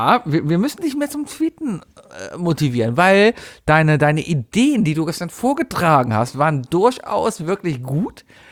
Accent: Cologne, North Rhine-Westphalia, Germany; wir kommen aus Köln, haben halt Deutsch gesprochen.

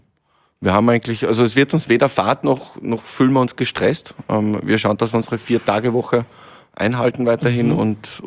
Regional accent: Lienz, Tyrol, Austria; born or raised there

